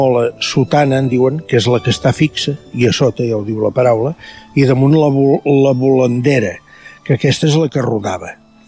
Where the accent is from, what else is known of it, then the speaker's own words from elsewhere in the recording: La Riera de Gaià, Catalonia, Spain; perquè jo sóc del molí de la Torre, que diuen, aquí a la Riera de Gaià, diuen del molí de la Torre